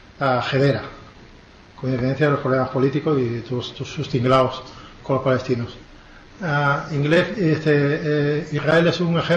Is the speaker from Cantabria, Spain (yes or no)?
no; Málaga, Andalusia, Spain; now in Madrid, Spain; Yo soy de Málaga, aunque estoy en la profesor de la universidad y estoy en Madrid desde hace 20 años, 20 y tantos años. Pero no puedo, o sea, mis raíces son mediterráneas.